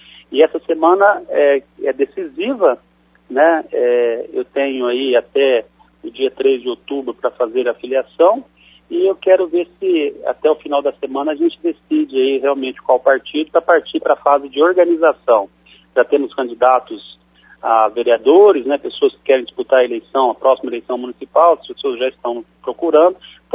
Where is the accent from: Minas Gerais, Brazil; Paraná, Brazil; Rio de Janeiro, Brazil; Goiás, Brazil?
Paraná, Brazil; Maringá; born there; nasci aqui em Maringá